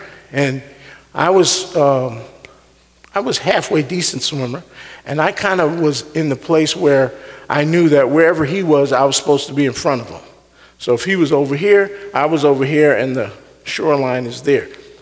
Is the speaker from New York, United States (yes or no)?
yes; New York City, New York, United States; So many of you know I grew up on the East Coast in New York City